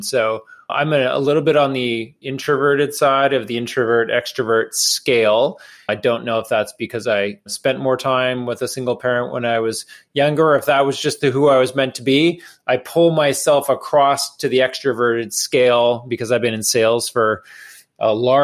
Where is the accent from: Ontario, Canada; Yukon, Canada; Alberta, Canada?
Alberta, Canada; Edmonton; now in New York, United States; I grew up in Edmonton, which was a great place for me to grow up.